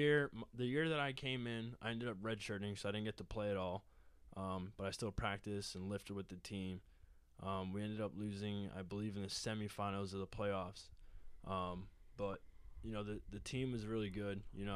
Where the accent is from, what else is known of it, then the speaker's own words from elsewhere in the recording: Boston, Massachusetts, United States; we're from the Boston area, you know, so we're used to city life